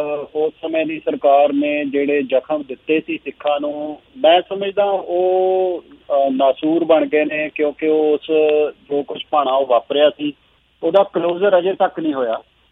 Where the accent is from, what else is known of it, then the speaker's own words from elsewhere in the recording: Sultanwind, Punjab, India; ਸੋ ਮੈਂ ਉਦੋਂ 9 ਸਾਲ ਦਾ ਸੀਗਾ ਤੇ ਮੈਂ ਅੰਮ੍ਰਿਤਸਰ ਦੇ ਬਿਲਕੁਲ ਨਾਲ ਹੀ ਲੱਗਦਾ ਇੱਕ ਪਿੰਡ ਹੈ ਸੁਲਤਾਨਵਿੰਦ ਪਿੰਡ, ਉੱਥੇ ਅਸੀਂ ਕਿਰਾਏ ਦੇ ਘਰ ਵਿੱਚ ਰਹਿੰਦੇ ਸੀਗੇ।